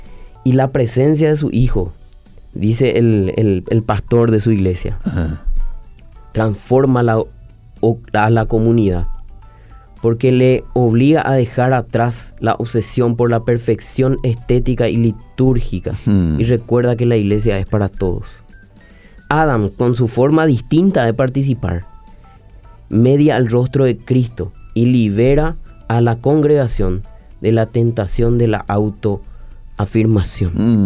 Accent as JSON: {"language": "Spanish", "country": "Paraguay", "said": "Nosotros somos paraguayos, nosotros valemos"}